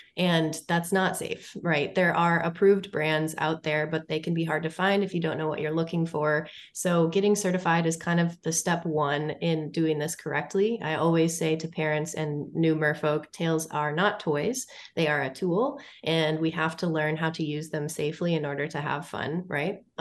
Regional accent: Wisconsin, United States; I am a Wisconsin native through and through, and I grew up on the St. Croix River, which is the one that runs into the Mississippi.

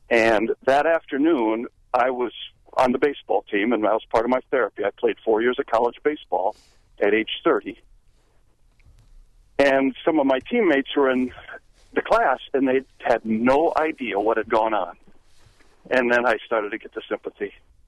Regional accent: Iowa, United States; I'm 55. I'm actually from Iowa, but I'm traveling on business today through Wisconsin, and I picked up the show.

